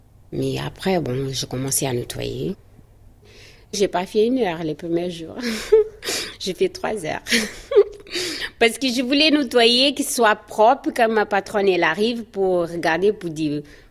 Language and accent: French; Portugal; now in France; j'ai 39 ans. Je viens de Portugal, et je suis d'origine capverdienne. Ça fait 8 ans que je suis en France.